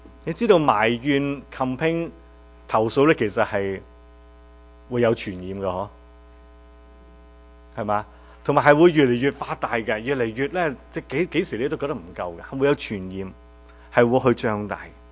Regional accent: Guangdong, China; 或者我哋广东人讲系咪叽里咕噜喺度拗出声

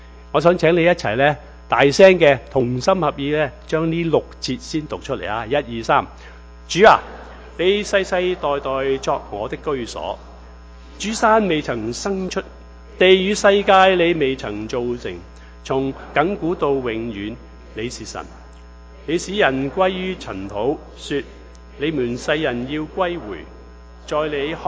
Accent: Chaozhou, Guangdong, China; 我是潮州人嚟嘅，我哋潮州人咧成日讲一句说话，

